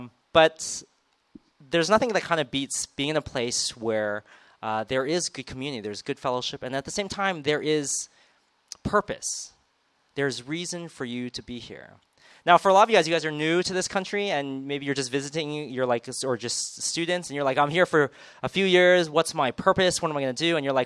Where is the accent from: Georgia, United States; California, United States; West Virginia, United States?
California, United States; Monterey Park; I'm originally from the United States of America, so I sound like this not just because I watch a lot of TV, but I actually was born learning how to speak this language. I'm from Los Angeles, from a small place in Los Angeles called Monterey Park